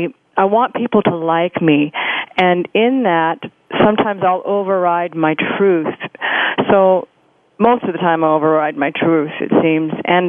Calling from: Jersey City, New Jersey, United States; I'm calling in from Jersey City, New Jersey.

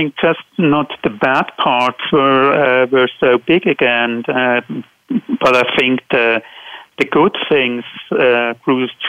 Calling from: Basel, Basel-Stadt, Switzerland; Good evening. I'm calling from Basel, Switzerland.

